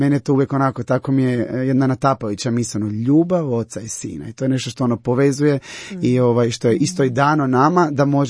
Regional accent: Cres, Primorje-Gorski Kotar County, Croatia; kod nas na Cresu je da je okupio jednu malu zajednicu. Mi smo već počeli ono i u osnovnoj školi, učili su nas moliti.

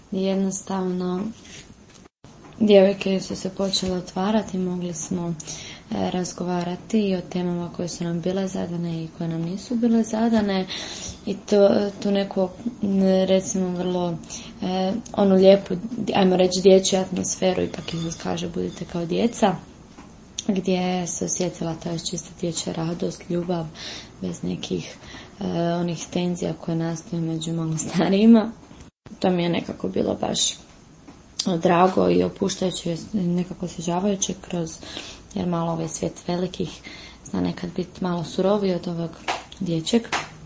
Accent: Zagreb, City of Zagreb, Croatia; imam 18 godina, dolazim iz Zagreba, iz župe Svetog Ivana Apostola i Evanđelista Utrine.

